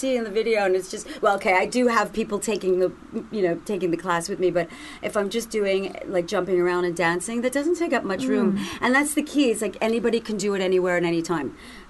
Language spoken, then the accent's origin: English; Canada; I am Canadian, so this is funny.